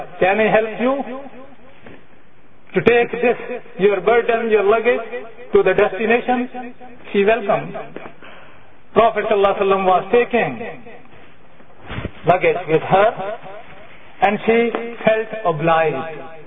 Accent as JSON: {"language": "English", "country": "Pakistan", "said": "Pakistani Muslims know more than you. I am from Pakistan."}